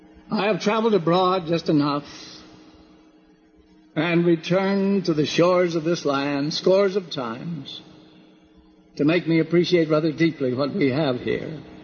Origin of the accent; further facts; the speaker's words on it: United States; I appreciate more than I can say this opportunity to speak to you frankly as an American, one who prizes his citizenship in this blessed land.